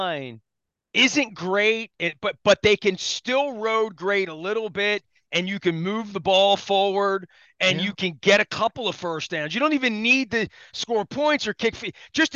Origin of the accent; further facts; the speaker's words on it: New York, United States; demoralizing does it begin to express my thoughts if I'm from Western New York right now.